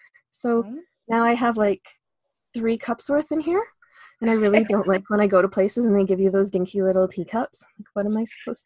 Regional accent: Toronto, Ontario, Canada; now in Alberta, Canada; And I came from Toronto where it was A, and then I moved here, and I think I've converted now to hay.

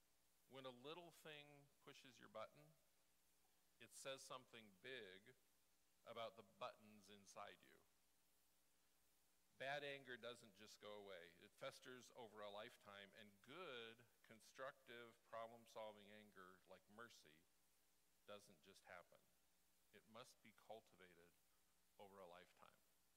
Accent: Northfield, Minnesota, United States; Maybe it's the fact that I grew up in Northfield, Minnesota, where every year we celebrated the defeat of Jesse James days.

